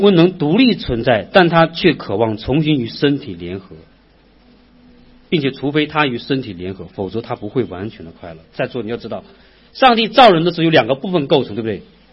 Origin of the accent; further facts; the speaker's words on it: Northeast China, China; accent: Northeastern Mandarin; 我们东北话就是什么？你破罐破摔